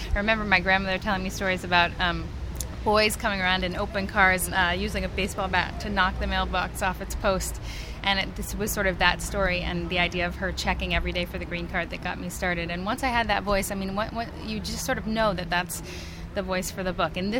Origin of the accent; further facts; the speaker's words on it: Los Angeles, California, United States; also born or lived in New York; when I was growing up in Los Angeles.